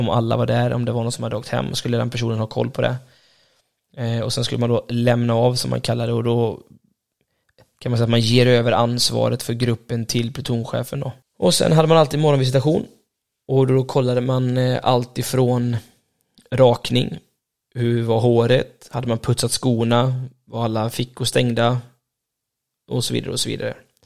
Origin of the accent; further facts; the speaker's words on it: Borås, Västra Götaland County, Sweden; Och jag var född och uppvuxen i Boråstrakten, så för mig var det ganska långt bort.